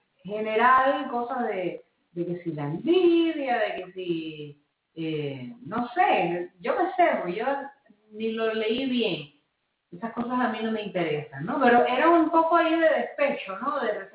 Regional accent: Cuba; moved away; also born or lived in France; me fui de Cuba hace muchos años, y yo vivía en Europa

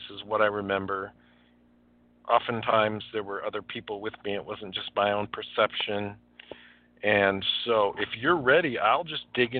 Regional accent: Clovis, New Mexico, United States; born there; I was born in Clovis, New Mexico

